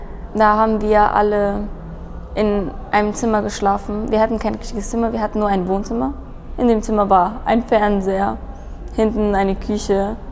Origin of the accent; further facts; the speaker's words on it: Kabul, Afghanistan; German is a second language; also born or lived in Kandahar / Hamburg; now in Germany; Ich bin am 5.5. in Afghanistan, Kandahar geboren. Da kommen auch meine Eltern her. Wir sind aus Kandahar. Und da haben wir aber nicht gewohnt. Dann sind wir umgezogen wegen meinem Vater nach Kabul, Hauptstadt.